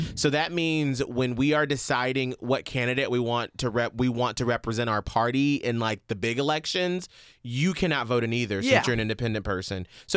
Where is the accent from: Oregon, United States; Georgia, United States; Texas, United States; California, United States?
Georgia, United States; Atlanta; first being my race, I'm black, and growing up in Atlanta where activism is so strong there